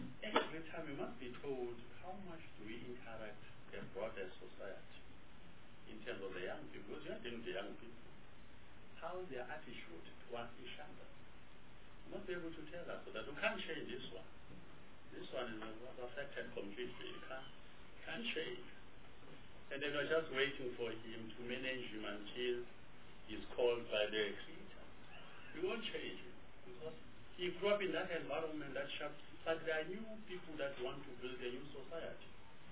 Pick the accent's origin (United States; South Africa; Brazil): South Africa; That I'm a South African, I'm born in this country, I may be African, I may be Indian, I may be colored, I may be white